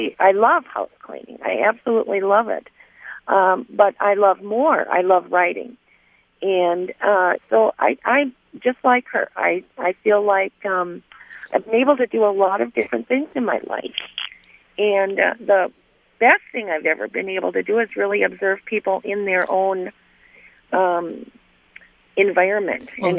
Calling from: Harshaw, Wisconsin, United States; Harshaw, Wisconsin.

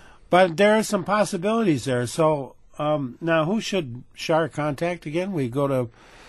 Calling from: Green Bay, Wisconsin, United States; Green Bay.

